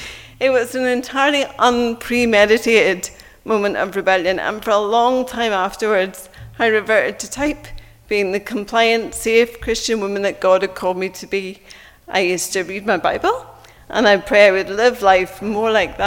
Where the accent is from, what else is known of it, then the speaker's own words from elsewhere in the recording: Northern Ireland, United Kingdom; So you'll already have picked up that I'm from Northern Ireland, as is Lisa. I'm a Northern Irish, small town, evangelical Protestant